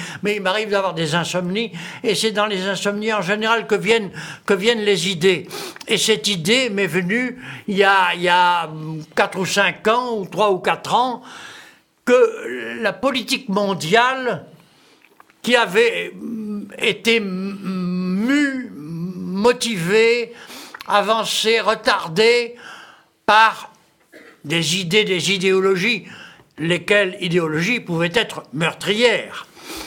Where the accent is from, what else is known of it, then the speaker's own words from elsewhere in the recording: Bordeaux, Nouvelle-Aquitaine, France; qui commence vraiment à l'heure, ça se passe dans ma ville natale